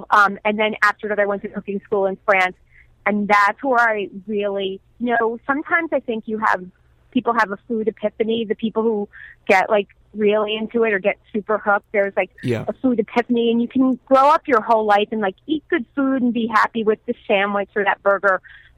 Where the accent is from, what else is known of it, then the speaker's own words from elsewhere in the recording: New York City, New York, United States; because I'm from New York City, so I was driving home from Ohio with my dad